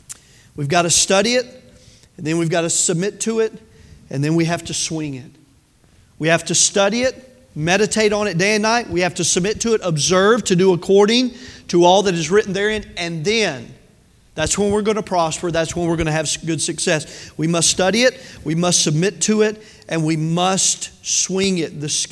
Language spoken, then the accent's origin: English; Tennessee, United States; I've told y'all, I'm from Tennessee, I have problems with words.